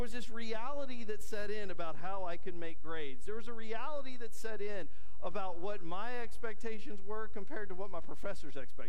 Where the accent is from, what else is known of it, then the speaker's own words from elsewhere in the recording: San Angelo, Texas, United States; Partly it's growing up in San Angelo, so you know everybody.